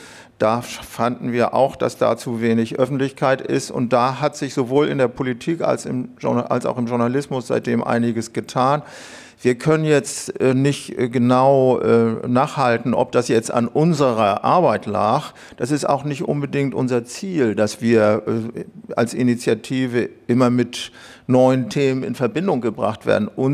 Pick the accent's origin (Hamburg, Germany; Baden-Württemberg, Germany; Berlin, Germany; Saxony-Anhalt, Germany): Hamburg, Germany; hauptsächlich an der Universität Hamburg. Das ist meine Heimatstadt.